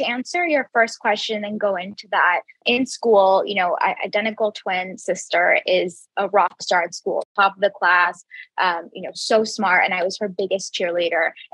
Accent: Jacksonville, Florida, United States; I don't even think I grew up in Jacksonville, Florida. I went to a private school.

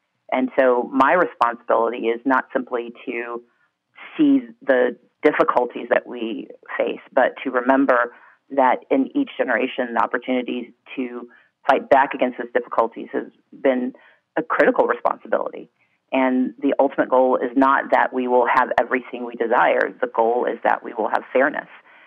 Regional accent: Deep South, United States; I'd like to begin by thinking about the fact that I grew up in the Deep South.

